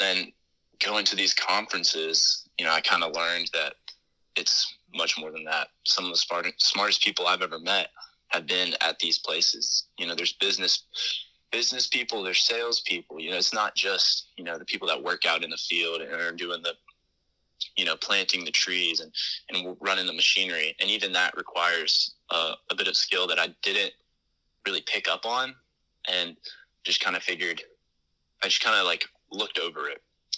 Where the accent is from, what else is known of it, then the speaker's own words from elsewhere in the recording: Auburn, Alabama, United States; Yeah, so I'm actually from Auburn. I've lived here almost my entire life. Went all through grade school here.